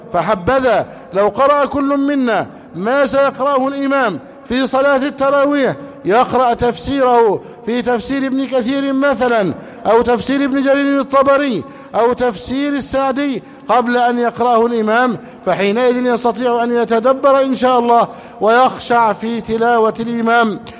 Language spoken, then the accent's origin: Arabic; Egypt